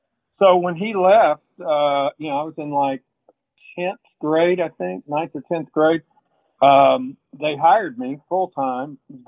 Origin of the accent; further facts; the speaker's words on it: Cedartown, Georgia, United States; And so he had a job working at this little, in my hometown, Cedartown, Georgia.